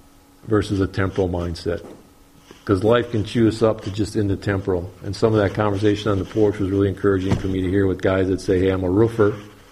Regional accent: Georgia, United States; went from here to my home state of Georgia

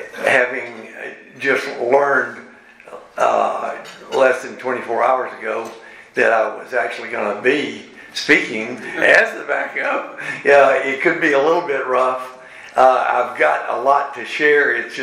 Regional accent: Lebanon, Tennessee, United States; I was raised in Lebanon, Tennessee.

